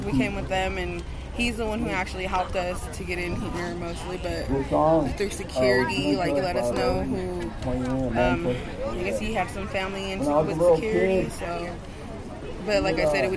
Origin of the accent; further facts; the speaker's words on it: Santa Rosa, California, United States; from California, Santa Rosa, California.